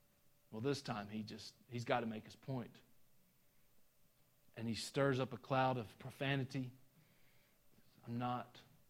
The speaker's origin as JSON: {"language": "English", "region": "Georgia", "country": "United States", "said": "I'm doing pretty good with that, aren't I, for a Georgia boy? When I moved from Georgia to Virginia, everybody in Virginia would make fun of me there."}